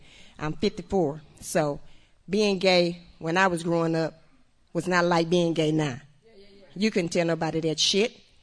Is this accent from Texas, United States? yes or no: yes; Houston, Texas, United States; I'm from Houston. I'm an only child, and I was raised in a real Baptist, Southern Baptist Christian family.